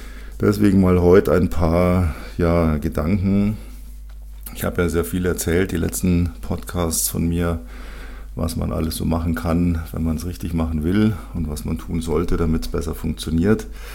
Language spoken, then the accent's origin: German; Bavaria, Germany; Das bei uns in Bayern bekanntlicher fast ausschließlich in Maßkrügen ausgeschenkt wird.